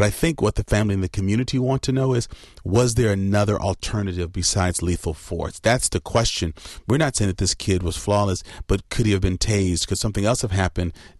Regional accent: Madison, Wisconsin, United States; Come on, we're from Madison.

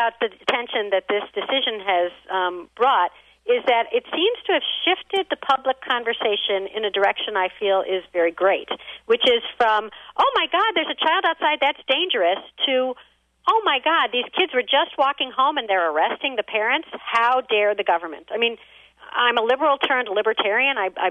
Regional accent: Wilmette, Illinois, United States; I grew up in Wilmette, Illinois, and we had the most wonderful times in Kenosha every year in Petrified Springs.

